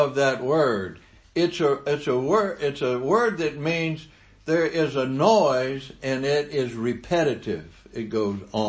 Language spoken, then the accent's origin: English; Mississippi, United States; So I said to my wife, "I'm from Mississippi. I know how to fix that."